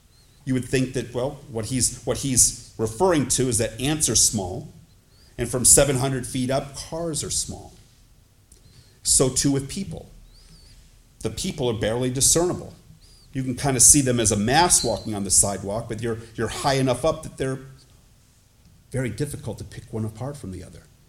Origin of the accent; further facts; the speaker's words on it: Cleveland, Ohio, United States; I can remember being young, growing up in Cleveland, and one day taking the train to Terminal Tower.